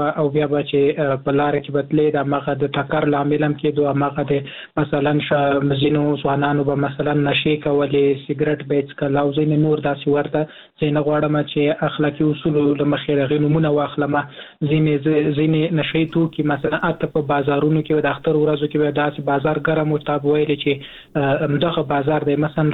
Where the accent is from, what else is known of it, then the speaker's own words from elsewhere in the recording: Jalalabad, Nangarhar, Afghanistan; مونږ د ننګرهار یو سیمه درته وایم، د جلال آباد خار مربوط و.